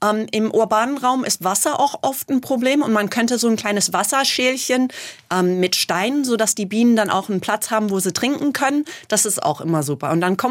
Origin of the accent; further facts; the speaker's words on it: United States; ich komme aus den USA, wo wir riesen Monokulturen haben. Da kann man eine Stunde fahren und man sieht nur Mais und Soja.